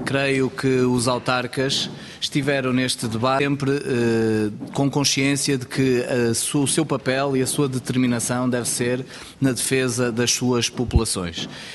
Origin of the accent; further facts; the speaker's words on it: Moledo, Norte, Portugal; Em Moledo, que é a minha terra, onde nasci